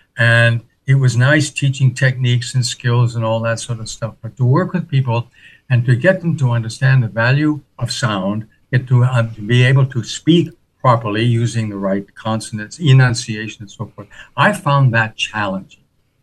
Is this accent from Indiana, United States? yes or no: no; Rhode Island, United States; I grew up a congregational. I grew up in the Protestant church growing up in Rhode Island.